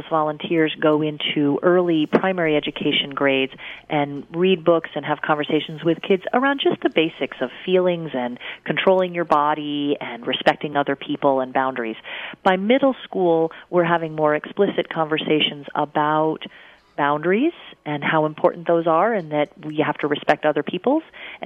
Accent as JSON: {"language": "English", "region": "South West England", "country": "United Kingdom", "said": "I'm from Cornwall. I really love being embedded in the community that I live in."}